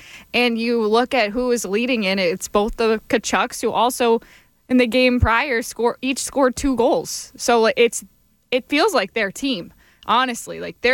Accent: United States; But and obviously we're both American.

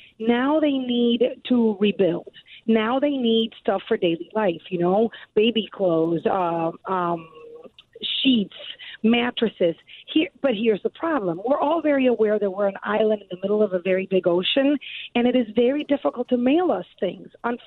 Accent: Chicago, Illinois, United States; But, we're from Chicago, right.

